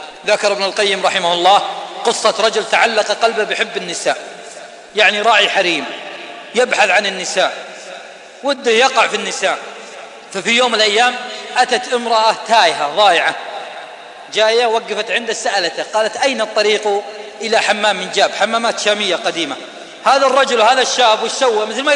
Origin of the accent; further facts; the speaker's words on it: Riyadh, Riyadh Province, Saudi Arabia; طعس طعس في الثمام عندنا في الرياض في النفود